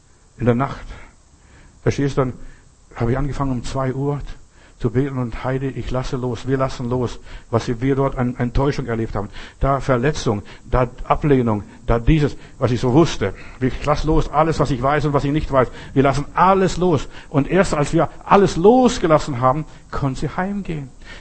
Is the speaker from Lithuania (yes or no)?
yes; Memel, Klaipėda County, Lithuania; moved away; Ich bin mal in Memel, Windenburg, da wo ich aufgewachsen bin, mal vorbeigefahren, habe mal vor Jahren mal dort meine Heimat besucht.